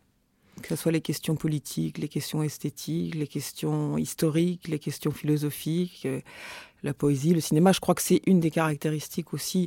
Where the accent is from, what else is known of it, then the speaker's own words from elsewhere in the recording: Châteauroux, Centre-Val de Loire, France; born there; Je suis née à Châteauroux, oui.